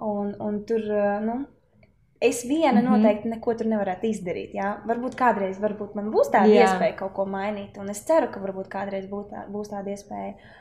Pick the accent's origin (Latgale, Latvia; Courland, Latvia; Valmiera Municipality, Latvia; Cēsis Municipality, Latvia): Latgale, Latvia; es esmu meitene no Latgales, kas jau ir sieva, trenere, pasniedzēja un sportista vienā